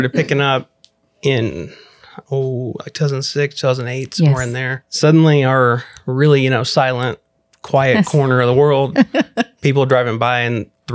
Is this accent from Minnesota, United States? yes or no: no; Big Spring, Texas, United States; I grew up in Big Spring, Texas, about 100 miles from here.